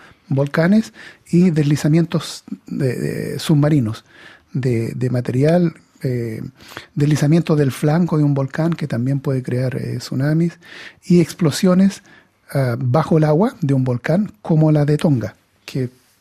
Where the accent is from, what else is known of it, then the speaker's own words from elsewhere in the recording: Concepción, Biobío, Chile; born there; fundaron ahí en esa área donde yo nací, la ciudad de Concepción en la costa.